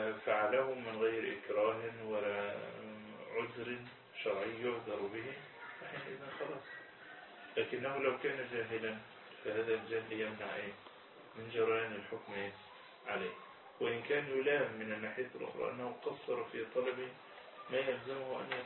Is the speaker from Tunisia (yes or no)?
no; Egypt; لا زالت بلدنا مصر في مقدمة البلدان